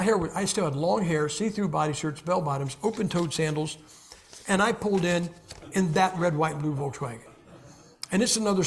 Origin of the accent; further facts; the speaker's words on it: Ohio, United States; See, there's a lot of unsolved crime in my hometown, 1968, 69, and the first half of 1970.